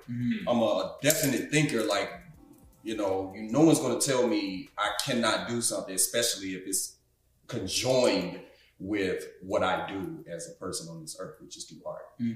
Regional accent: Chicago, Illinois, United States; also born or lived in Mississippi / Alabama; I tell everybody I'm from Missy, Chicago.

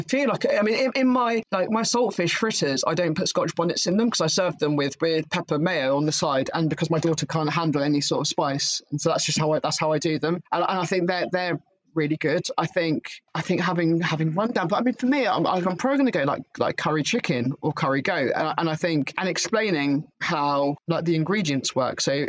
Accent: South West England, United Kingdom; now in London, United Kingdom; even though I come from the West Country

